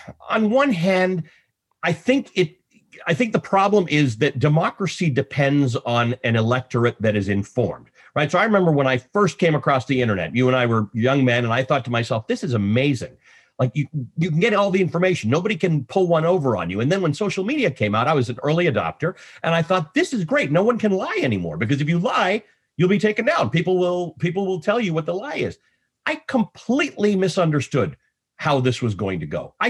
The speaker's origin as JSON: {"language": "English", "region": "Nairobi", "country": "Kenya", "tie": "born there", "said": "I'm actually a Kenyan-born Muslim. I was born in Nairobi."}